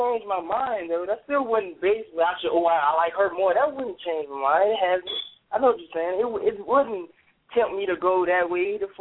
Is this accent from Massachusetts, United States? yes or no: no; New Orleans, Louisiana, United States; Well, when I'm from New Orleans, so basically that's what I've seen a lot.